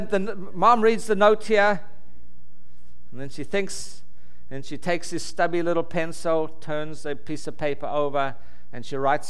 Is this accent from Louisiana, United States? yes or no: no; Texas, United States; You remember that old country western song that we're from Texas, so we like country western songs.